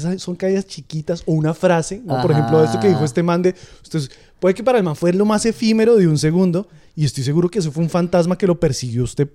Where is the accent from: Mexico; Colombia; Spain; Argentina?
Colombia; yo me convertí en comediante siendo colombiano, me convertí en comediante fuera de Colombia